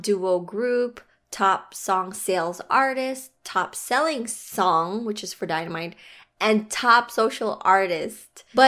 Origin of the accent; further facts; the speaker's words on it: Philippines; if you guys don't know yet, I am Filipino